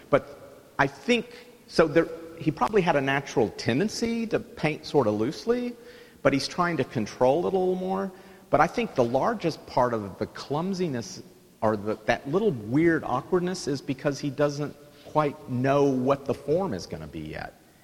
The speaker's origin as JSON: {"language": "English", "town": "Dallas", "region": "Texas", "country": "United States", "said": "This particular painting I have to talk about because I'm from Dallas. There's no such thing. I mean, Dallas-Fort Worth is all one big community to me at this point."}